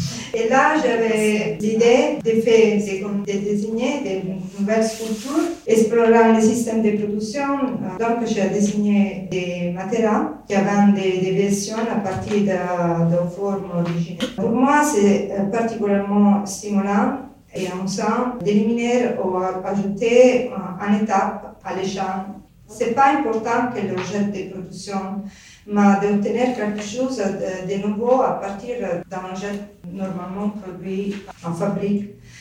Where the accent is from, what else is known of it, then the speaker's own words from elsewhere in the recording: Italy; Je suis italienne.